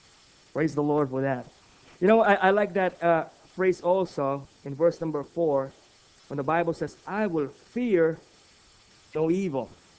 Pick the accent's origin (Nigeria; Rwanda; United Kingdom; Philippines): Philippines; I'm a Filipino, but I've been there many, many times.